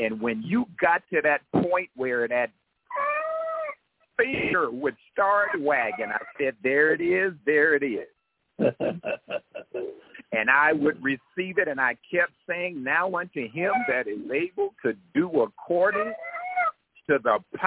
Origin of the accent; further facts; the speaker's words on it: New Orleans, Louisiana, United States; born there; Now, sir, before I met you, keep in mind, I was born in New Orleans. Why do I keep going back to New Orleans?